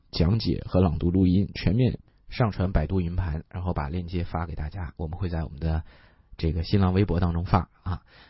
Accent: China; 那么作为中国人同时我们觉得也是作为一个人来讲是不应该忘记历史的

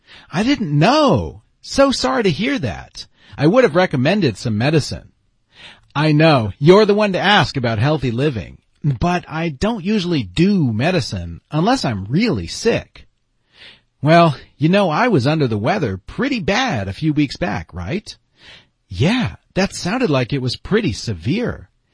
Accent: Vermont, United States; Well, you're looking at someone who has many years of experience keeping warm. I grew up in Vermont.

